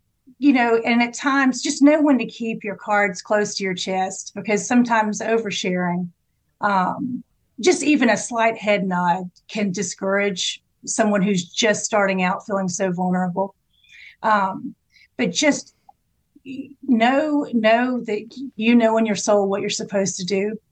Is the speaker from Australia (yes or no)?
no; Georgia, United States; I grew up in South Georgia.